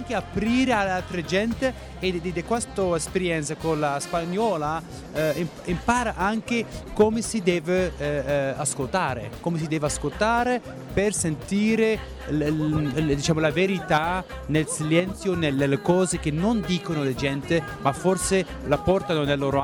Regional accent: Netherlands; first language Dutch/Moroccan Berber; Italian is a second language; io sono venuto dall'immigrazione, sono cresciuto in Olanda non con una doppia identità, però più con doppie lingue, l'olandese fuori, il berbero marocchino a casa.

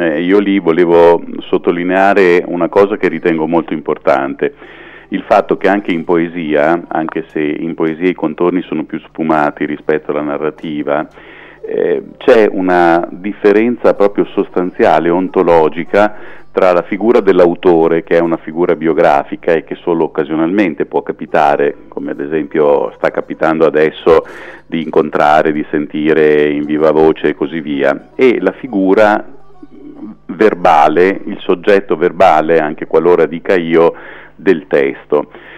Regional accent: Emilia-Romagna, Italy; come faccio io da modenese nella mia sezione

